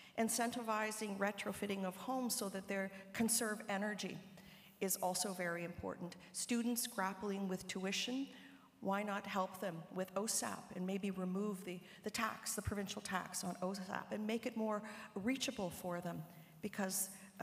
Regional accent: Toronto, Ontario, Canada; And then when my mom remarried, we moved to Etobicoke, and it was lovely. And I had I grew up in Markland Woods and went to school there and went off to university.

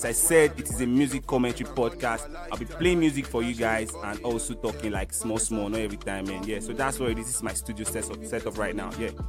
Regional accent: Lagos, Nigeria; also born or lived in Delta State, Nigeria; I am from Delta State, Nigeria. I was born in Lagos State, Nigeria. I have 5 siblings. I am the last born of the house.

